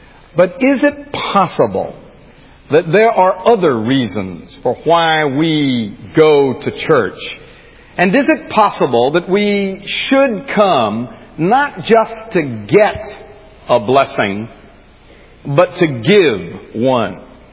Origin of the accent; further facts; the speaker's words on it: the South, United States; As you know, I am from the South